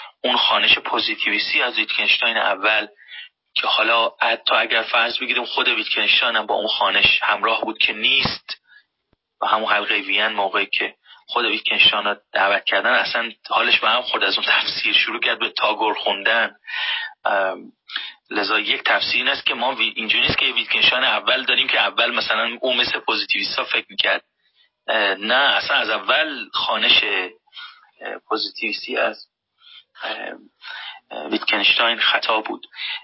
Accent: Mashhad, Razavi Khorasan, Iran; من مشهدی هم و ما مشهدی ها مثلا در حوزه علمیه مشهد در فضای تفکیک بزرگ شدیم.

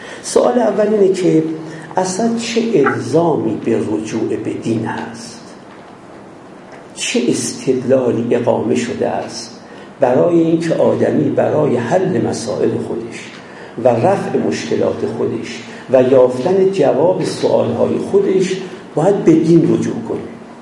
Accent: Iran; born there; من در ایران به دنیا اومدم

